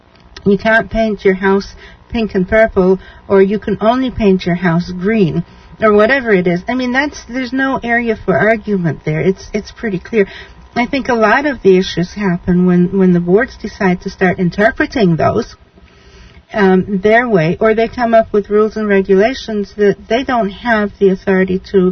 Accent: England, United Kingdom; also born or lived in New York / Arizona / Virginia; now in United States; I came here from England. I lived in upstate New York for a while, for about a year. I moved to Arizona, no association, moved to Virginia.

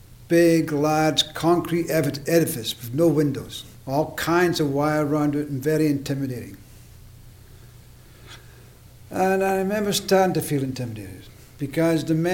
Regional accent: Scotland, United Kingdom; I'm Scottish.

